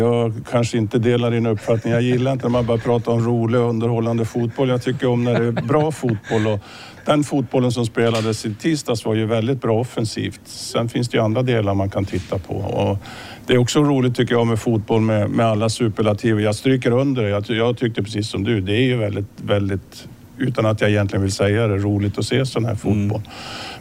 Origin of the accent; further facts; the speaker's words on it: Norrland, Sweden; Sen, som gammal norrlänning så kan man ju vara glad för skogsindustrin.